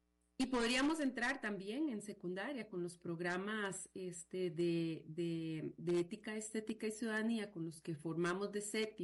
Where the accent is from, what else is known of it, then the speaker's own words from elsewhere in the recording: Costa Rica; Como ticos, el ser tico, ¿no?